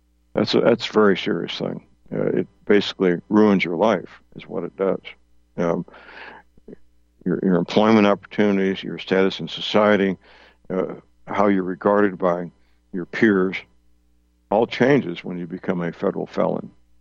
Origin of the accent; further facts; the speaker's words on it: United States; That's just who we were at that time, growing up in the United States in the 1950s and early 1960s.